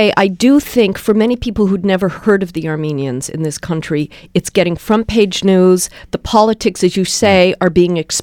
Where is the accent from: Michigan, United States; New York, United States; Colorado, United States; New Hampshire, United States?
New Hampshire, United States; Hanover; And I'm from Hanover, New Hampshire